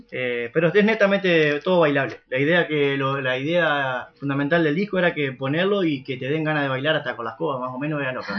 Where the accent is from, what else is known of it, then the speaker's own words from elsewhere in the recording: Concepción del Uruguay, Entre Ríos, Argentina; Soy nacido acá en Concepción del Uruguay, del barrio San Roque ahí.